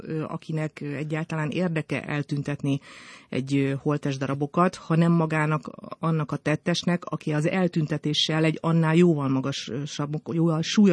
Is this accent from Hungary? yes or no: yes; Budapest, Hungary; miután én budapesti vagyok